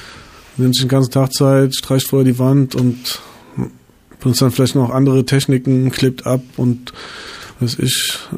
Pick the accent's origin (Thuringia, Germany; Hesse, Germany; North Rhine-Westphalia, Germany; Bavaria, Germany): Hesse, Germany; Frankfurt; da in Bockenheim, wo ich herkomme, da gab es mindestens zwei Schulen